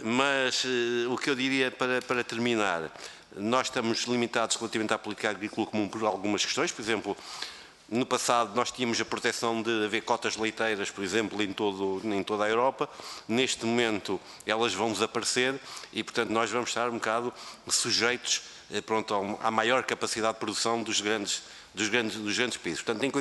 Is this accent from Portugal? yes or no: yes; Aveiro, Portugal; Eu sou de Aveiro, portanto é um distrito entre perto do Porto.